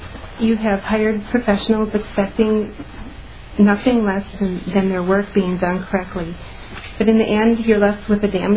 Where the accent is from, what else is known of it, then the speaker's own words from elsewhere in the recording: Lindstrom, Minnesota, United States; I'm from Lindstrom, Minnesota.